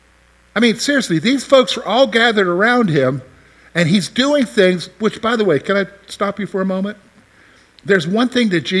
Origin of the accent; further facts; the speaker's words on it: Columbia, the South, United States; I live at home because I'm commuting to the campus because I'm from Columbia.